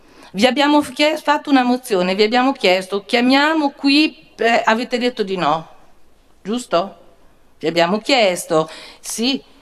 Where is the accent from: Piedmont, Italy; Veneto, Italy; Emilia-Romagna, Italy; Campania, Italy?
Emilia-Romagna, Italy; Soliera; se noi che siamo di Sogliera, che siamo i diretti interessati dell'utilizzo di questo ponte